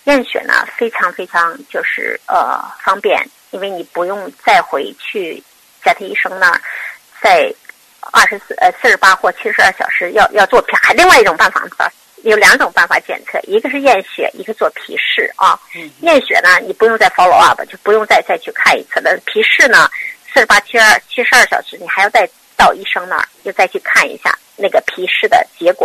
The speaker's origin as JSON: {"language": "Chinese", "country": "China", "said": "我们中国人好像都打了那个就是肺结核"}